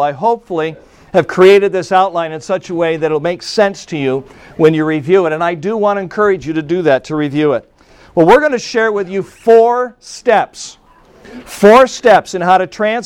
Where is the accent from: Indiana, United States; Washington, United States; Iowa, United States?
Indiana, United States; South Bend; I hail from South Bend, Indiana, and it's a pleasure to be here with you guys today.